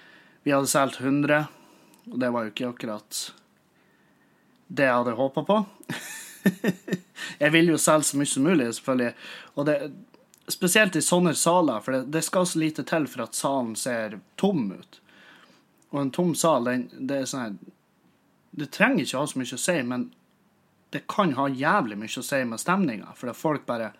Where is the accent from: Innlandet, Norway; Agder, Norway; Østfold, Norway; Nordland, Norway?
Nordland, Norway; Meløy; jeg har drevet meg ut med lokalt materiale i Meløy, der jeg kommer fra.